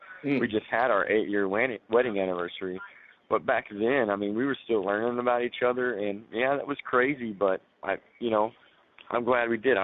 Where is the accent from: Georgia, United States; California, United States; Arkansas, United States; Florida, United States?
Arkansas, United States; Little Rock; Sure. I grew up in Little Rock, Arkansas, and I grew up in Little Rock.